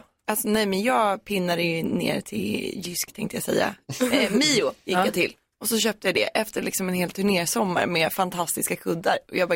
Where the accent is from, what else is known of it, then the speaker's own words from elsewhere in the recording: Kalmar, Kalmar County, Sweden; när jag kommer ifrån Kalmar.